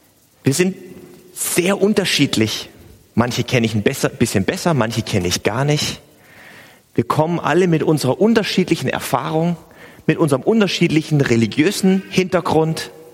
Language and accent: German; Stuttgart, Baden-Württemberg, Germany; Ich bin in Stuttgart aufgewachsen und da gibt es das Cannstatter Volksfest.